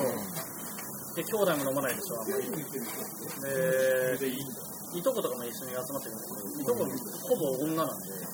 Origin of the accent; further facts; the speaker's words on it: Yamagata, Japan; あとね、僕の実家、山形の方は、酒飲めよっていう人も誰もいないから